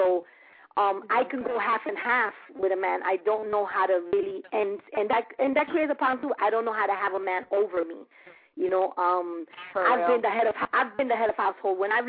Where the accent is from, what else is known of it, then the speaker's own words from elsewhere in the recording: Bronx, New York, United States; I'm a Latin woman. My mother and father were both born in Puerto Rico. I was born in Bronx, New York, so I'm a New Yorican. But my household, my mother has always spoke Spanish